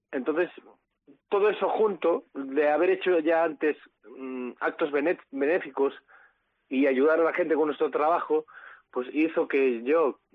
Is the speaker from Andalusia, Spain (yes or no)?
no; Galicia, Spain; hace un año realmente que abrí mi estudio porque quería hacer mi sueño aquí en Galicia, en mi casa, en mi pueblo.